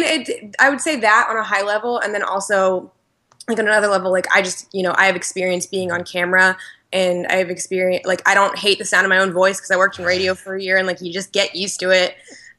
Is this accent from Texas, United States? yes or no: no; Pennsylvania, United States; I did an internship in TV news for like a local news station in my hometown. It was News 8, WGAL.